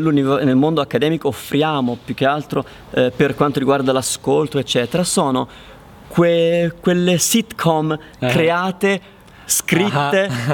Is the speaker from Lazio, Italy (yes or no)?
yes; Rome, Lazio, Italy; io sono di Roma, quindi comunque parliamo un italiano leggermente diverso